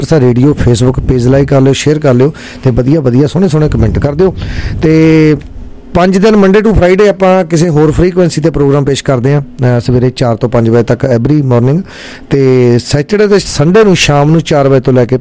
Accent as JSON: {"language": "Punjabi", "region": "Punjab", "country": "India", "said": "ਇੱਕ ਸ਼ਹਿਰ ਦੇ ਹਾਂ ਤੇ ਫਤਿਹਗੜ੍ਹ ਸਾਹਿਬ ਸਾਡਾ ਜ਼ਿਲ੍ਹਾ ਜੀ"}